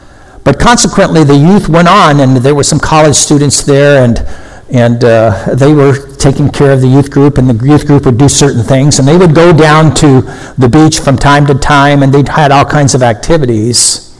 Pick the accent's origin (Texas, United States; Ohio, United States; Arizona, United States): Texas, United States; born there; And my mother grew up in Texas. I was born in Texas.